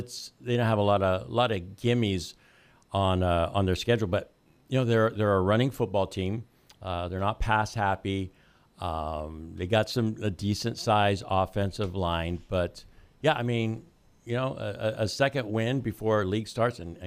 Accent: Dinuba, California, United States; you know, I grew up in Dinuma.

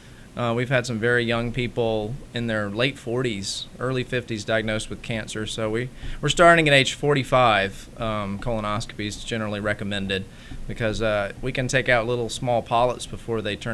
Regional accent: Alabama, United States; It's a Slovakian name, I think, but I'm originally from Alabama. Did my training there

